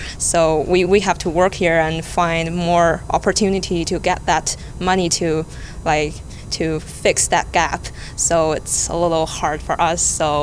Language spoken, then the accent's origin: English; China; English is a second language; I'm international from China, and I'm second year in mathematics.